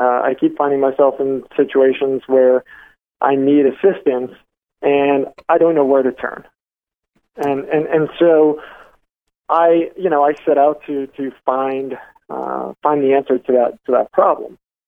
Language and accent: English; New York, United States; I'm a New Yorker, man. We don't do well with flim flam and fast talkers.